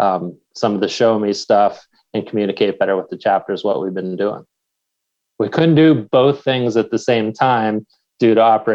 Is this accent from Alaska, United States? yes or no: no; Pennsylvania, United States; We've got chapters here in my home state of Pennsylvania.